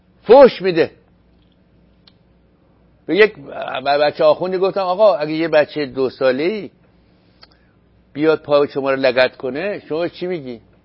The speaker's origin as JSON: {"language": "Persian", "country": "Iran", "moved": "yes", "said": "وقتی ما از ایران آمدیم بیرون سال 1974، اون چه باید در مملکت ما بود، اون چه شاید اما نبود."}